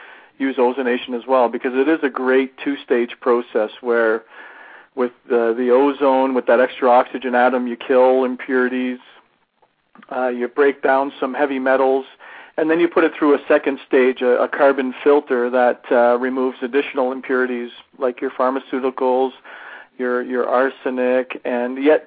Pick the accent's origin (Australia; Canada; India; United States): Canada; you can tell I'm Canadian maybe by the way I said process there